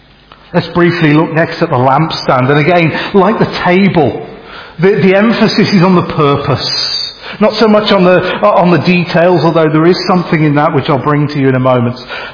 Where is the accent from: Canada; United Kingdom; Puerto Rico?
United Kingdom; Bridgnorth, West Midlands; I was back in Bridge North, my hometown, just a couple of weeks ago, and I went into a bakery.